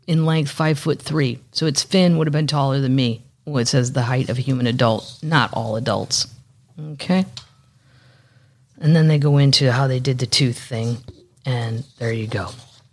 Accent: Missouri, United States; And I also notice I'm from Missouri. And if you drive from St. Louis to Kansas City or vice versa down Highway 70, it's just littered with billboards.

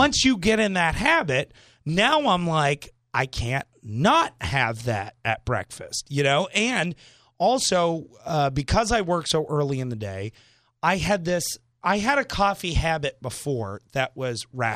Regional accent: Northeast, United States; I was raised in the Northeast, where breakfast is the pure sweet and salty meal of the day.

